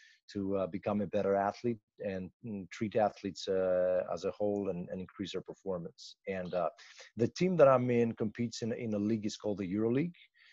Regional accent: Greece; English is a second language; No, yeah, well, I'm come from Greece, hence, you know, as the name alludes.

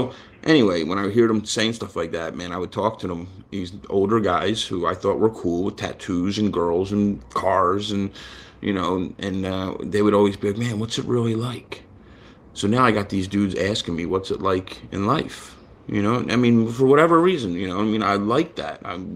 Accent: Philadelphia, Pennsylvania, United States; Alcohol, growing up in the Irish Catholic neighborhood in Philly, alcohol, there was no drinking age where I grew up.

